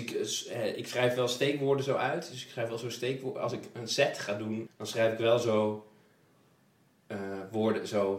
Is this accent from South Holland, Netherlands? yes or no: no; Twello, Gelderland, Netherlands; Maar ik kom uit Twello.